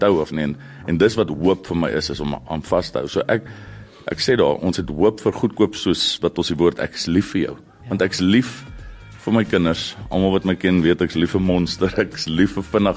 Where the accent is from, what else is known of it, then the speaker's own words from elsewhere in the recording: Pretoria North, Gauteng, South Africa; also born or lived in Moot; ek kom van, of ek is gebore in die Moot, en toe trek ek Pretoria Noord toe as een jong seun, en ek sê in Pretoria Noord het jou ouwens nie voorig om jou groot te maak, want jou pelle maak jou groot